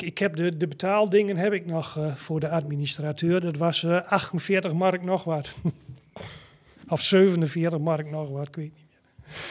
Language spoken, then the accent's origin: Dutch; Drenthe, Netherlands; Ja, ik ben een geboren en getogen Drent. Ik praatte toen ook heel veel in dialect nog.